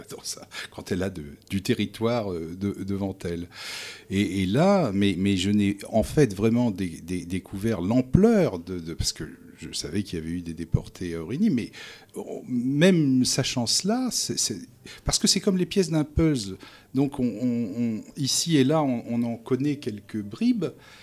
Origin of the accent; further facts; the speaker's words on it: Normandy, France; Oui, en fait, moi, je suis normand